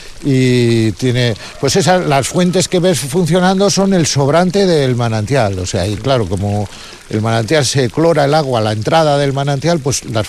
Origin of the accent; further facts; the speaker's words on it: Gaceta, Basque Country, Spain; Yo soy de Gaceta, o sea, yo he nacido en la Llanada.